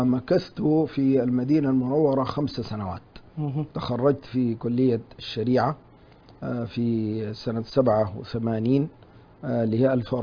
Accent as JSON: {"language": "Arabic", "town": "Cairo", "region": "Cairo Governorate", "country": "Egypt", "tie": "born there", "said": "كوني من مواليد القاهرة"}